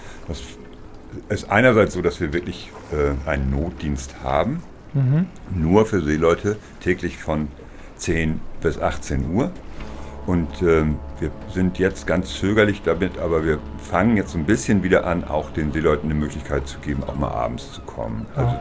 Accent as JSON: {"language": "German", "region": "Lower Saxony", "country": "Germany", "said": "als Ostfriese"}